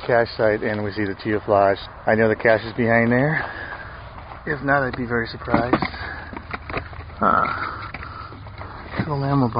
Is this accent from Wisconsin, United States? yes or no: yes; Luck, Wisconsin, United States; Elaine, my sister Barb, and I are in the kitchen of the house that I grew up in Luck, Wisconsin.